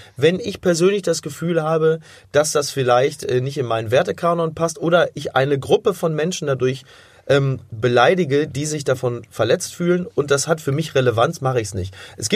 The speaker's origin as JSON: {"language": "German", "country": "Germany", "said": "Also ich kann mich als Deutscher problemlos über Schweden und schwedische Klischees lustig machen."}